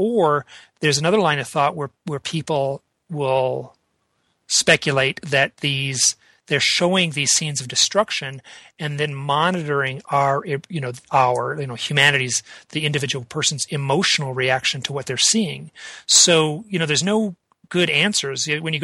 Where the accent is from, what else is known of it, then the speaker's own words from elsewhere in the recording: Southfield, Michigan, United States; Nope, no, I was in what's called Southfield, which is a town just bordering Detroit.